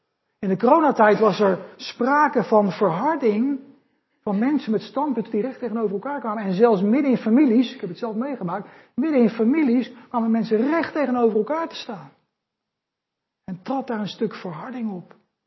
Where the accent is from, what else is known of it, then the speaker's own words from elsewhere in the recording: The Hague, South Holland, Netherlands; ik ben zelf opgegroeid in Scheveningen, Den Haag. En daar werd in mijn tijd veel gevochten op straat.